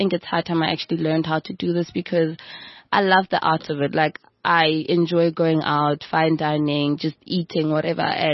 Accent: Pretoria, Gauteng, South Africa; So far, I've just been popping up in Pretoria.

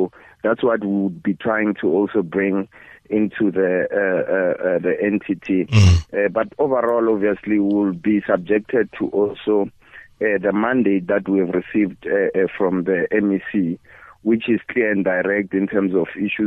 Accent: Bushbuckridge, Mpumalanga, South Africa; born there; because I was born in Bush Buckridge, which is really, you know, neighboring with Kruger National Park.

